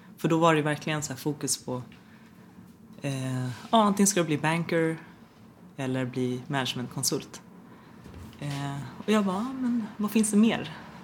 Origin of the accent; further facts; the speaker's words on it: Stockholm, Stockholm County, Sweden; Jag är född här i Sverige. Båda mina föräldrar är från Iran. Växte upp i Rinkeby tills jag var kanske 6 år. Flyttade sen till innerstan.